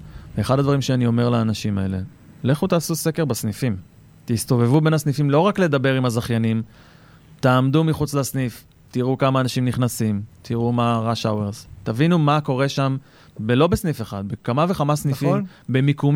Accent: Rishon LeZion, Central District, Israel; אני גדלתי בראשון לציון

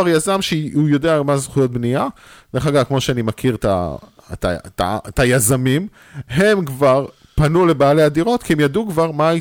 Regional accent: Ra'anana, Central District, Israel; also born or lived in Kfar Saba; אני כפר סבאי, אני באתי מרעננה במקור

